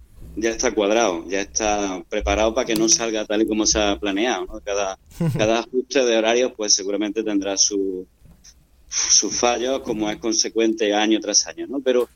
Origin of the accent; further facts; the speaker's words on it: Andújar, Andalusia, Spain; los que somos de Andújar y quienes han venido de fuera